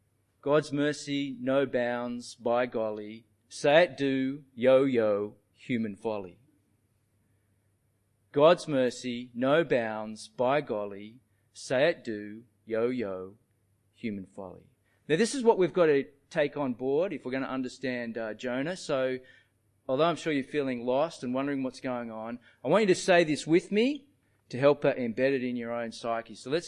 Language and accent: English; New South Wales, Australia; I come originally from New South Wales